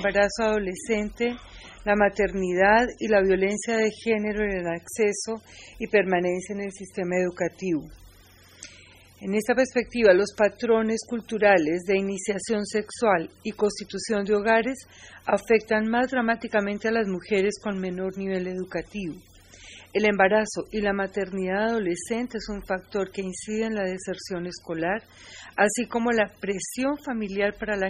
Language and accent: Spanish; Colombia; colombiana